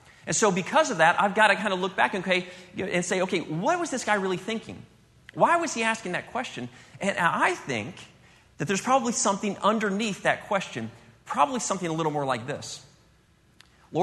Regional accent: Germany; my dad was in the military. I grew up in Germany.

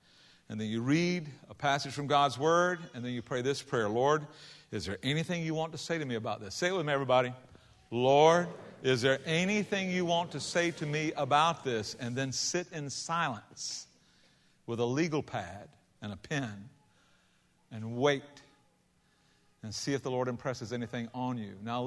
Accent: United States; as an American who is also a fully devoted follower of Jesus

